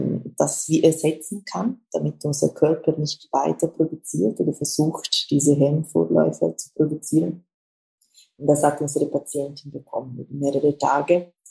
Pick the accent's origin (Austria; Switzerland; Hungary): Switzerland; Bei uns in der Schweiz